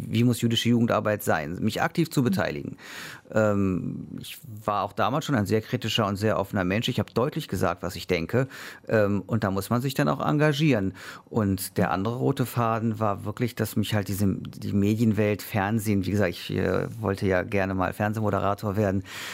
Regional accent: Düsseldorf, North Rhine-Westphalia, Germany; born there; also alle 3 Kinder sind wir in Düsseldorf geboren. Wir haben direkt einen deutschen Ausweis bekommen. Wir hätten auch einen israelischen Pass haben können.

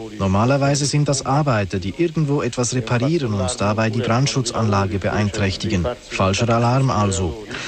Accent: Vatican City; Mein Vater war päpstlicher Gendarm. Er hatte die vatikanische Staatsbürgerschaft und eine Wohnung hier. Das heißt, ich bin im Vatikan aufgewachsen und jetzt bin ich quasi in die Heimat zurückgekehrt.

